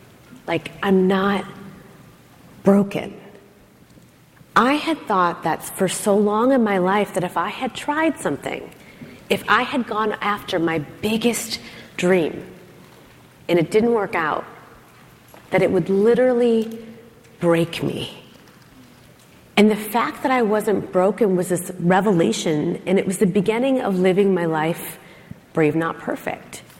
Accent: Chicago, Illinois, United States; moved away as an adult; I grew up in Chicago, Illinois, and I graduated with $300,000 in student loan debt.

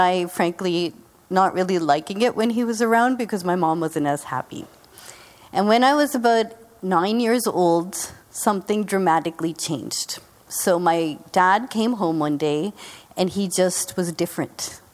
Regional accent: Lincoln, Massachusetts, United States; So I grew up actually here in Boston, grew up in Lincoln, Massachusetts.

